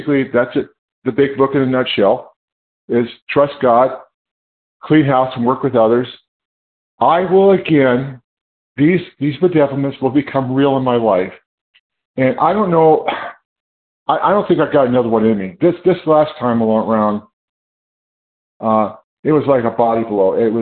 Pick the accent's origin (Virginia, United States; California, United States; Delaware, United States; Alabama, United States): California, United States; I am from California.